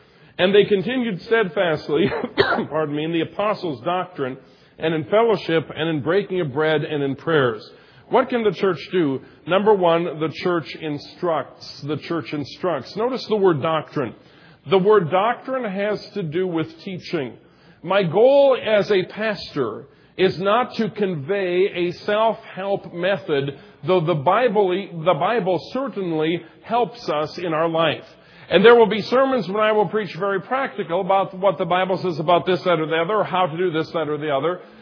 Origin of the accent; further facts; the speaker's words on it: Minnesota, United States; I was from Minnesota, but I wanted to try something different.